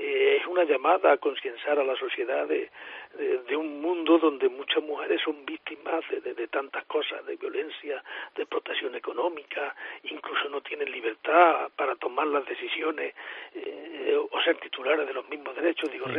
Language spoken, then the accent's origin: Spanish; Córdoba, Andalusia, Spain; born there; yo soy nacido en Córdoba